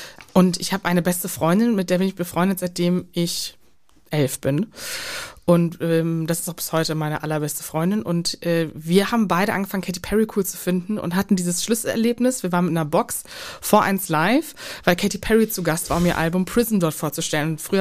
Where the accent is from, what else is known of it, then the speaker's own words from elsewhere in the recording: Cologne, North Rhine-Westphalia, Germany; wir haben ganz kurz in Sülz gewohnt, auf der linken Rheinseite. Und dann bin ich in Zollstock groß geworden, so in meiner Jugend.